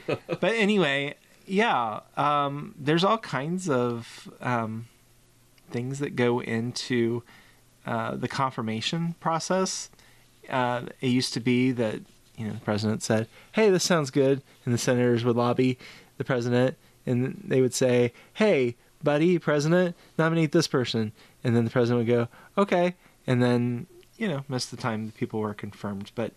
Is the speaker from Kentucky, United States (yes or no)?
yes; Kentucky, United States; now in Pennsylvania, United States; I guess I will always be from Kentucky.